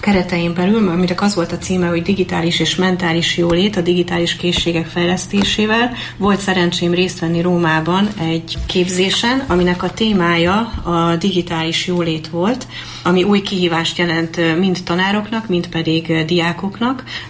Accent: Hungary; lengyelek, spanyolok, görögök és én egyetlen magyarként

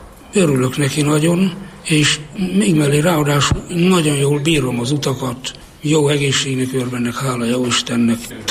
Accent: Nyíradony, Hajdú-Bihar, Hungary; Nyíradonyban, 1950-ben. Régi paraszti világban nőttem fel, ahol benne voltunk a természetben.

